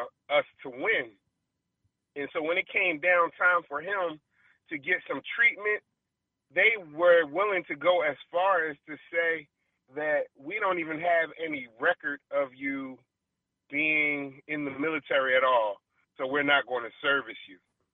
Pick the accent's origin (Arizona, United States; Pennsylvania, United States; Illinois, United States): Pennsylvania, United States; Philadelphia; now in Atlanta, United States; I'm really from Philadelphia, but been living in Atlanta for about 15 years.